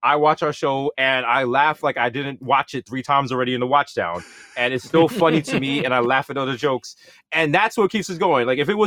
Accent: Bronx, New York, United States; because like Meryl said, we're from the Bronx, and we've had very, very, very terrible jobs, and our worst day now is better than our best day back then.

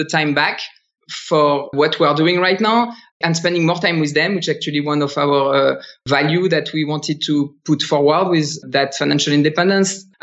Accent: France; English is a second language; now in United States; For me, because I grew up in France, you might be able to get that with my accent. But so I've moved to the US in 2008, so 10 years ago.

